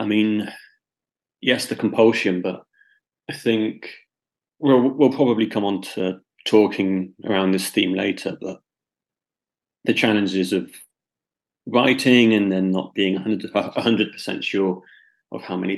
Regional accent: Gloucester, South West England, United Kingdom; Growing up in Gloucester, when I hit 14, punk and metal was huge in Gloucester.

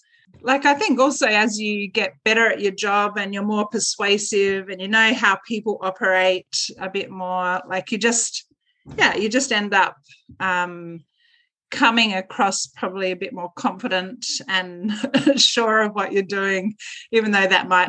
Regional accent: Australia; I think partly that's being an Australian

